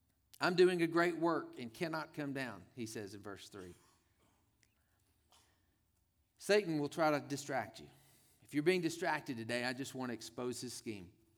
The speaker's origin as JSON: {"language": "English", "town": "Tyler", "region": "Texas", "country": "United States", "tie": "born or raised there", "said": "Now, I'm from Tyler, Texas. My parents still live in Tyler, Texas, East Texas. Tyler's known, it calls itself the Rose Capital of the world."}